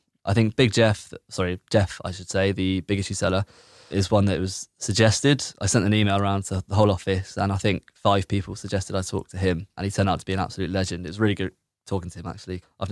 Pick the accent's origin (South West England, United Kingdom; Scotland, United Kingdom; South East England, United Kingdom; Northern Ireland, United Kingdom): South West England, United Kingdom; Bristol; As you can tell, I'm from Bedminster, which is why a lot of these are Bedminster focused.